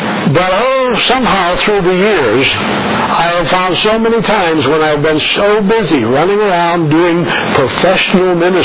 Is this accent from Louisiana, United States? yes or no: no; Rochester, New Hampshire, United States; born there; I was born in Rochester, New Hampshire.